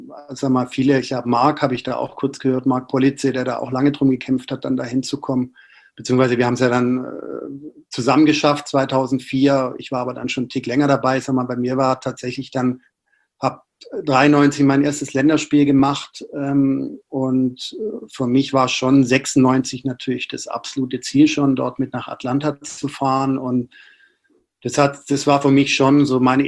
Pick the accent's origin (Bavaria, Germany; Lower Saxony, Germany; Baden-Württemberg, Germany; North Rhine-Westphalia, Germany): Baden-Württemberg, Germany; Esslingen; now in Berlin, Germany; in Berlin hat es mir relativ leicht gemacht, dass zwei ja, Weggefährten aus Esslingen damals tatsächlich dann auch studientechnisch nach Berlin gekommen sind. Also ich hatte immer so eine kleine schwäbische Community dann in Berlin.